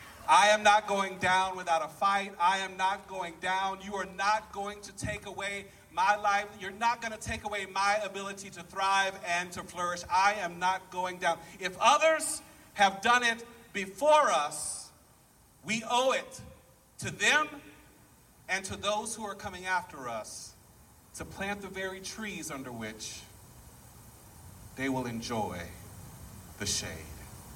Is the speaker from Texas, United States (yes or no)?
yes; Texas, United States; We are from Texas. We live here in Texas.